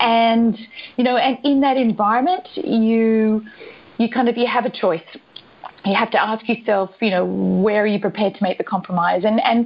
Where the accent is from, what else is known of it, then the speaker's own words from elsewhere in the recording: Australia; accent: Australian; I'm Australian, just in case the accent didn't give me away.